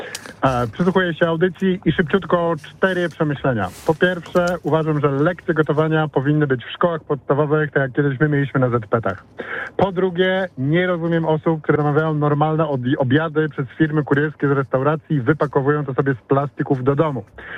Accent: Poznań, Greater Poland Voivodeship, Poland; wtedy na pewno my, poznaniacy, skusimy się

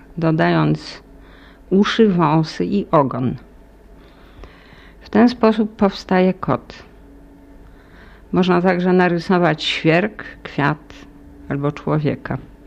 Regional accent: Margonin, Greater Poland Voivodeship, Poland; No, urodziłam się na wsi, właśnie w lesie, w Margoninie. To jest małe miasteczko, obok jest wieś i tam jest taka, była wtedy szkoła dla leśniczych, której dyrektorem był mój ojciec.

